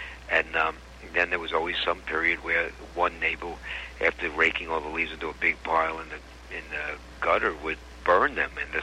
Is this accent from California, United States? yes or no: no; Brooklyn, New York, United States; I think the poem on the first CD that personifies the most my growing up in Brooklyn is the one about the tale of Krishna.